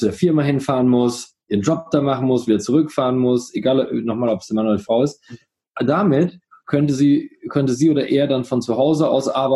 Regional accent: Coesfeld, North Rhine-Westphalia, Germany; ich komme ja aus Coesfeld

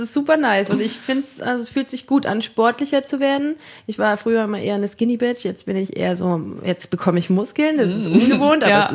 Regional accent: Greiz, Thuringia, Germany; now in Jena, Germany; Nee, ich wohne jetzt seit 6 Jahren in Jena wegen Studium und ich komme aus Greiz, Zollenroda, die Ecke.

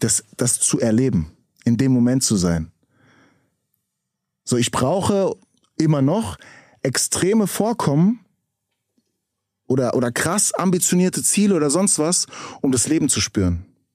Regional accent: Frankfurt, Hesse, Germany; ich bin Frankfurter Kid, okay?

